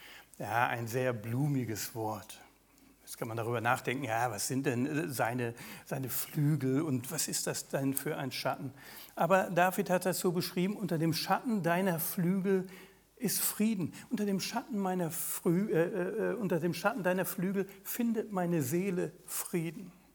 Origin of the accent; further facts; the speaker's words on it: West Germany, Germany; Als Wessi, ich glaube, als Ossi ist das noch.